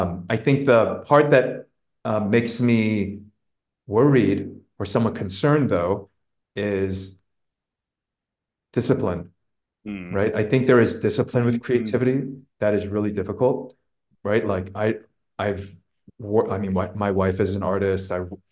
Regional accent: California, United States; you and I grew up in the Bay Area

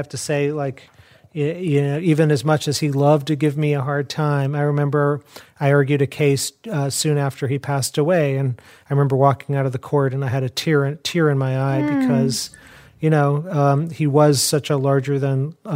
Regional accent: Chicago, Illinois, United States; Okay, so I grew up in Chicago. My parents came from India the year before I was born.

